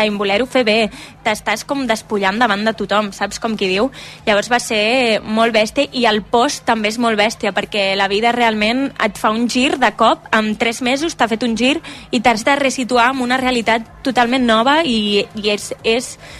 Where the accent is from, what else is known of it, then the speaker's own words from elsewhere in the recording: Constantí, Catalonia, Spain; la gent se'n recorda que sóc de Constantí perquè pensa en … diu, ah, clar, la del poble... Sóc la del poble